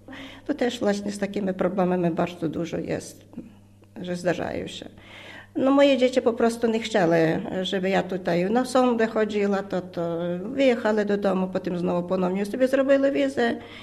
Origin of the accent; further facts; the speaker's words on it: Lviv, Lviv Oblast, Ukraine; moved away as an adult; now in Poland; przyjechałam z Lwowa, no w wieku jestem 60 lat, mam trójkę dzieci, też dorosły, mąż już niestety nie żyje